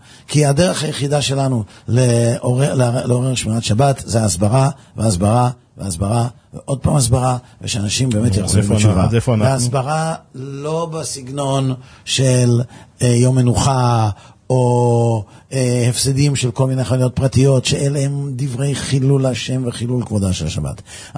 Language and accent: Hebrew; Netanya, Central District, Israel; also born or lived in Tel Aviv; אני גדלתי בנתניה, מעולם לא היה רחובות, לא היו הרחובות סביב ביתנו סגורים בשבת. לפני כן גדלנו בתל אביב.